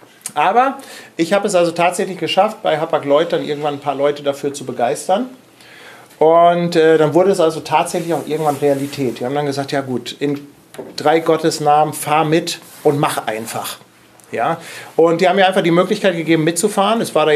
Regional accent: Hamburg, Germany; Ich komme aus Hamburg

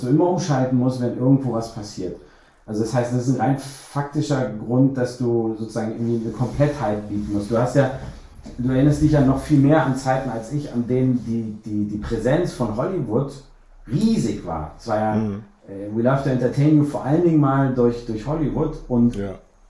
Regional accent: Cologne, North Rhine-Westphalia, Germany; ich bin auch Kölner.

